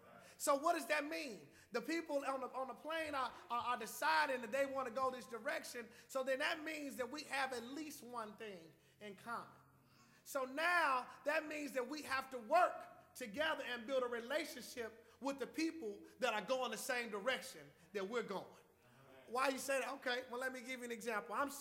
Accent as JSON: {"language": "English", "town": "Nashville", "region": "Tennessee", "country": "United States", "said": "And I said, I'm from Nashville."}